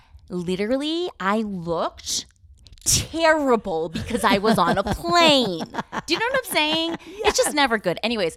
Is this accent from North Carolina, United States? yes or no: no; New Jersey, United States; I grew up very Korean, conservative, Christian household. I grew up in Northern New Jersey, just right across the George Washington Bridge.